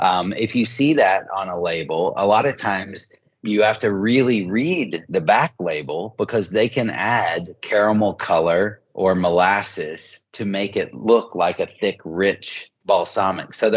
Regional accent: Asheville, North Carolina, United States; Like, I'm a Southerner and I grew up in Asheville, North Carolina.

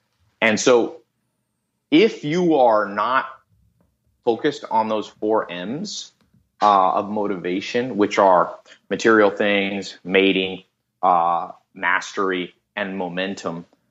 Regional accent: Long Beach, California, United States; born there; I was born in Long Beach. It's kind of like Compton. It's a bad part of L.A.

